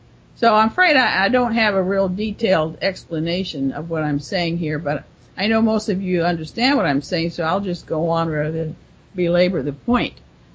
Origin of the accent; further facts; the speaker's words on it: United States; realize that I'm an American, and I'm so used to thinking that this country belongs to people of my own kind